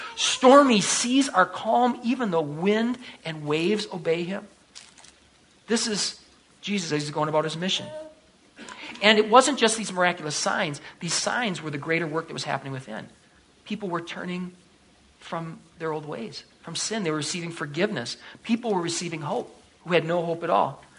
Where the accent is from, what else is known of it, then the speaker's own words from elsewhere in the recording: United States; As an American, if we say we're starving, what do we mean?